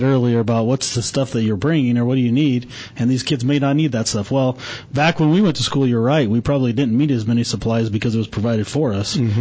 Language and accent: English; Superior, Arizona, United States; when I grew up in Superior, I was around a lot of wildland fire there. It's a desert. It's hot there and lots of wildland fire.